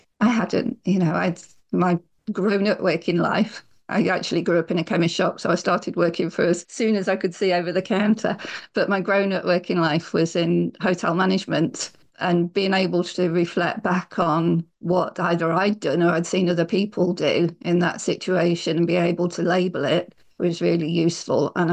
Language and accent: English; Blackpool, North West England, United Kingdom; And I grew up in Blackpool, so it hardly ever snows. I think it snowed 3 times throughout my childhood.